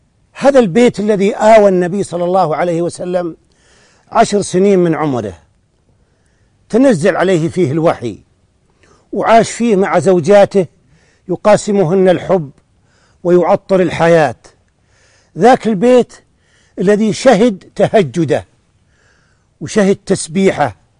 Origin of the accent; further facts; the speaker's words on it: Najd, Saudi Arabia; وهي اللي نسميها عندنا في نجد حجيرة،